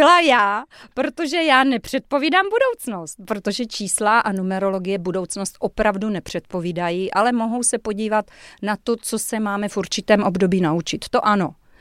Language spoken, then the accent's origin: Czech; Lysice, South Moravian Region, Czechia; also born or lived in Brno; Asi jako malá jsem se tady narodila, potom jsme se odstěhovali na Jižní Moravu do Lisic. Tam jsem chodila do školy, potom nějaká střední škola a potom jsem se přestěhovala do Brna asi v 19, ale ve 22 jsem odcestovala do zahraničí. Každopádně Brňačka se cítím.